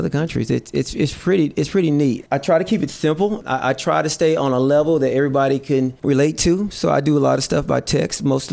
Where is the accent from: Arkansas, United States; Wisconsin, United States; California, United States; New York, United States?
Arkansas, United States; Marble; Okay. I'm originally from Marble, Arkansas. Got a little military background, college background